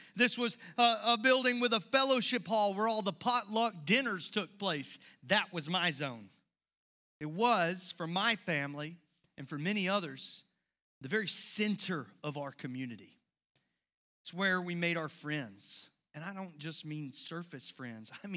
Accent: Summerville, South Carolina, United States; I grew up in Somerville

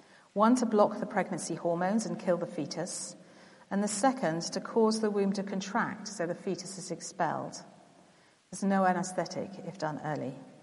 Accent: South Africa; I grew up in South Africa

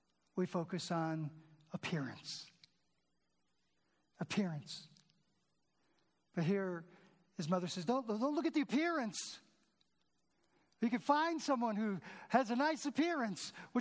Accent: Ohio, United States; So we came home from Minnesota to Ohio for a weekend.

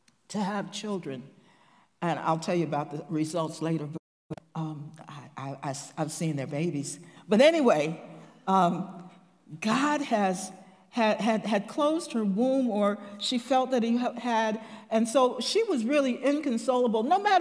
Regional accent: United States; Go any country, any border, cross any border, and I'm American.

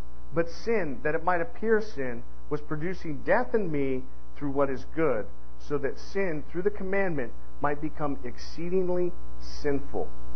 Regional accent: Arkansas, United States; I'm from Arkansas, and I know that's not a word. But I spent 20 years in the military

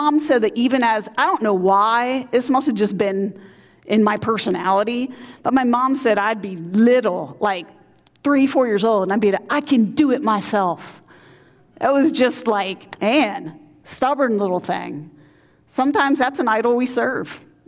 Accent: Maryland, United States; also born or lived in New England; Now, I grew up in Maryland, so I wasn't south or north. I was kind of like in the middle. So I grew up not too far from Baltimore.

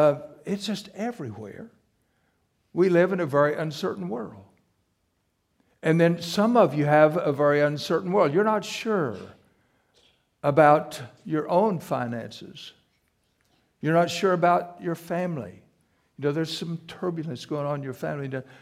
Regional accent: Missouri, United States; You know, I was raised in South Missouri and have a distant cousin that is 97 years old

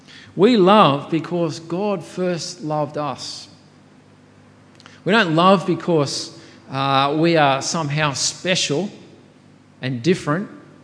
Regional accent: Sutherland Shire, New South Wales, Australia; bred in the Sutherland Shire. Don't hold that against me. I know I've been there for about 30 years, grew up there, got my accent there, got most of my heritage there, and then for 4 years I went over to the States.

